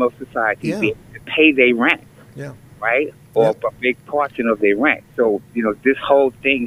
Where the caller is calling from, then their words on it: Manhattan, New York, United States; I'm calling from Manhattan.